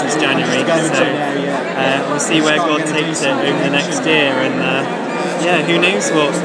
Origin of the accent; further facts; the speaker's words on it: United Kingdom; being British